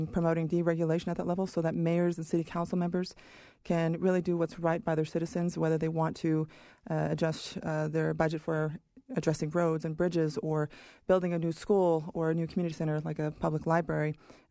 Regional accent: Idaho, United States; I will tell folks that I am here from Idaho. This is my culture.

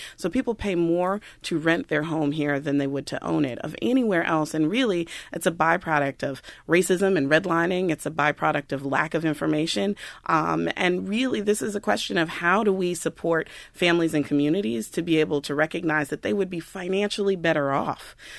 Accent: Oakland, California, United States; also born or lived in Washington, D.C.; So I was born in D.C. I grew up in Oakland. I don't claim Brooklyn.

